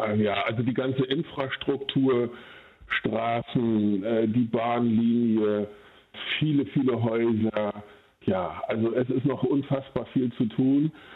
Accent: Bonn, North Rhine-Westphalia, Germany; Also ich komme aus Bad Godesberg, aus Bonn

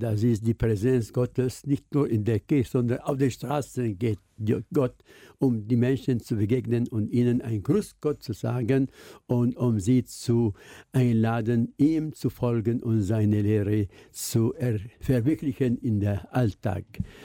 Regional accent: Syria; German is a second language; obwohl sie sind aus Syrien, wir sind aus Syrien.

